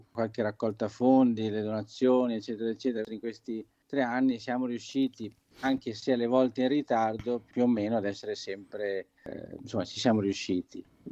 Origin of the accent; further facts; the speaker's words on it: Milan, Lombardy, Italy; moved away as an adult; provincia di Pordenone, Friuli, confine Veneto. Anche se io sono milanese di origine, però avevo i nonni qui. Quindi dal 2008 sono scappato da Milano.